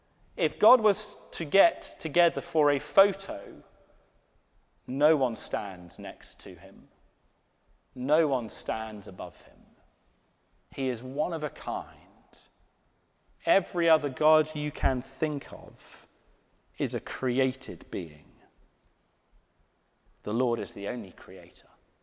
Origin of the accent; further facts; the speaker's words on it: England, United Kingdom; born there; Now, I was born in England.